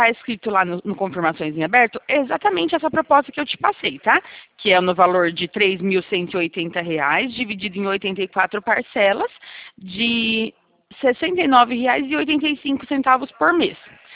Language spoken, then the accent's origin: Portuguese; São Roque, São Paulo, Brazil; Eu sou daqui de São Roque também, tá?